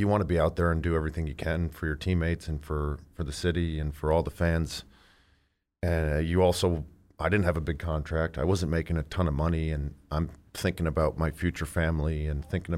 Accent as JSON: {"language": "English", "region": "Northeast", "country": "United States", "tie": "born or raised there", "said": "growing up in the Northeast, especially where we did"}